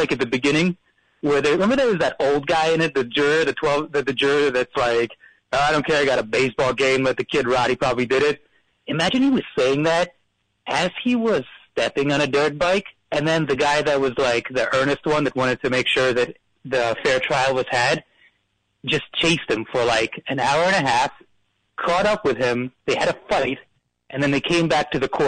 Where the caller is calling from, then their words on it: New Jersey, United States; I'm calling from North Jersey.